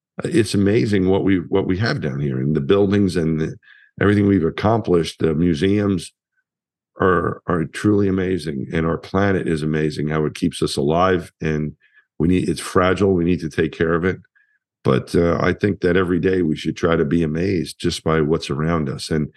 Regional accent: Franklin Square, New York, United States; when I was a kid, I was from my hometown in Long Island. Franklin Square was the name of the town, and that was my whole world.

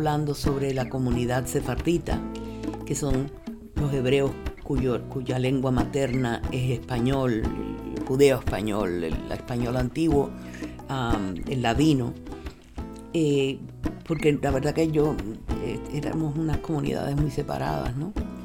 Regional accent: Cuba; pero yo soy cubana, yo nací en Cuba.

